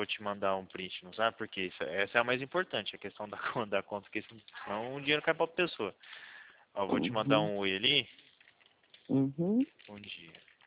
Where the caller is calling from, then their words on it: São Paulo, Brazil; A gente é do estado de São Paulo.